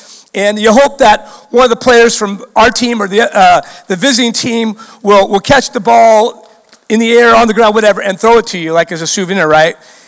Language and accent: English; Orange County, California, United States; I grew up in Orange County.